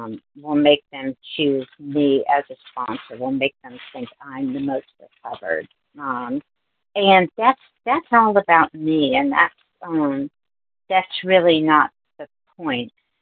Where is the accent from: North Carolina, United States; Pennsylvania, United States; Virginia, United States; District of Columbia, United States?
Virginia, United States; Manassas; Hi, this is … I'm from Manassas, Virginia.